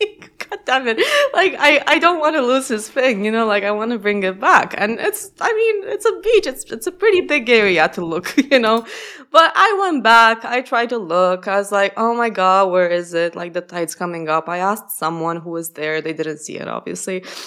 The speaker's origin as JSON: {"language": "English", "country": "Romania", "first_language": "Romanian", "second_language": "English", "said": "and it was in Romanian, which is my mother tongue."}